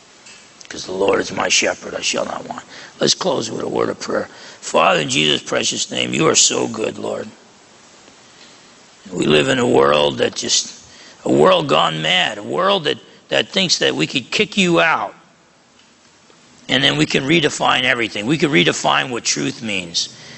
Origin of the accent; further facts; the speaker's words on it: New Jersey, United States; I'm from New Jersey, so it's half empty and leaking.